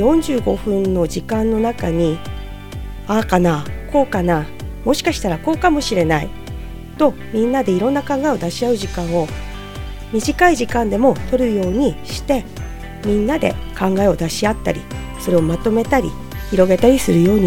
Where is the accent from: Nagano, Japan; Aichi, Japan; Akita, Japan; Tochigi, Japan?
Akita, Japan; Yokote; 横手南小学校出身です。